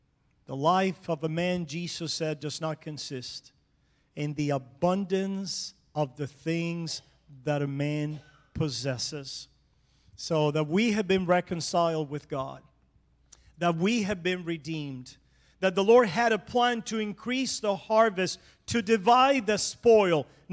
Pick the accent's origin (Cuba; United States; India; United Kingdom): Cuba; me growing up in Cuba, went through very adverse circumstances, very poor origins and place.